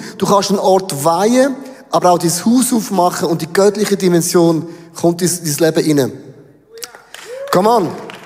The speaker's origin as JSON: {"language": "German", "country": "Switzerland", "said": "Neben den Deutschen sind wir Schweizer Latinos."}